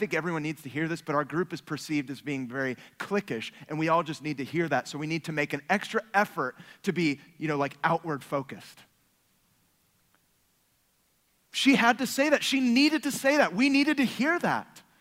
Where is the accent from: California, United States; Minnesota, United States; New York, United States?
California, United States; Berkeley; I grew up near Berkeley, so.